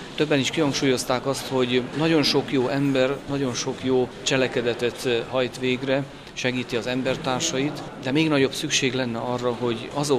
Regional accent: Hungary; mi magyarok vagyunk, szeretjük a hazánkat, szeretjük a népünket

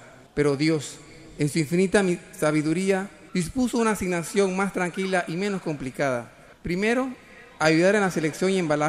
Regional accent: Panama; en mi país, Panamá.

